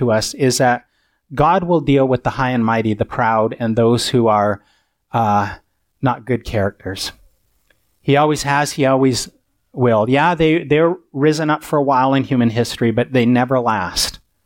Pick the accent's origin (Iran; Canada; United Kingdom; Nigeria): Canada; also born or lived in Southern United States; I'm Canadian, but I lived in the South so long